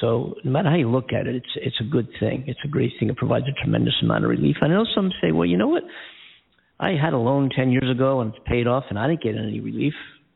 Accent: Philadelphia, Pennsylvania, United States; And how about my hometown team, the Philadelphia Eagles?

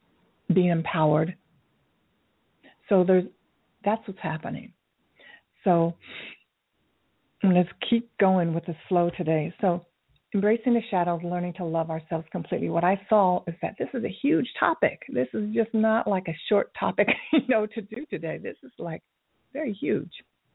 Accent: Tokyo, Japan; You know, I grew up in Tokyo during the Vietnam War, so in the 60s

